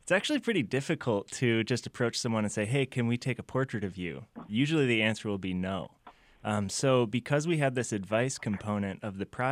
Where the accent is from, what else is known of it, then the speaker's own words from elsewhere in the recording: Michigan, United States; I was living in Los Angeles. I'm from Michigan originally.